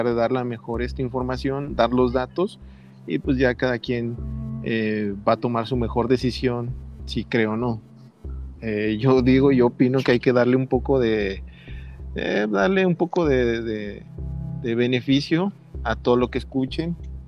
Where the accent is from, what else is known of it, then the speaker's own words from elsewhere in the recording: Guadalajara, Jalisco, Mexico; somos de Guadalajara